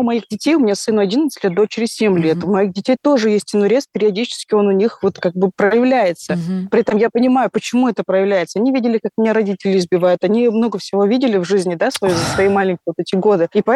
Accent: Dagestan, Russia; Я родом из Дагестана.

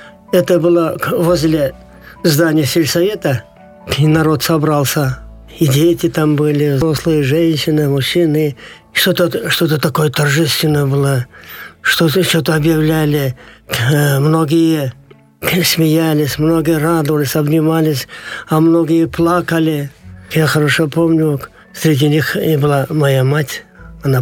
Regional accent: Baytik, Chüy Region, Kyrgyzstan; Я уроженец села Байтик Аламутинского района Чуйской области.

